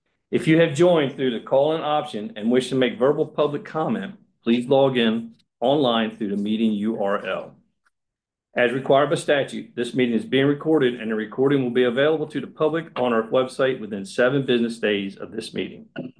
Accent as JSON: {"language": "English", "town": "Delmar", "region": "Delaware", "country": "United States", "said": "from Delmar."}